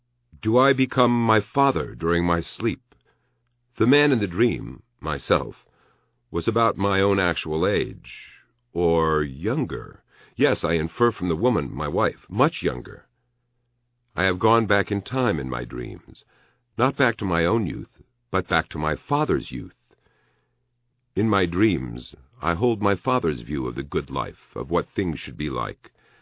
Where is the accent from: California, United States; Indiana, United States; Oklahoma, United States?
California, United States; Berkeley; I grew up in Berkeley and have the typical Berkeley left-wing socialist conscience, with its suspicion of the cushy life.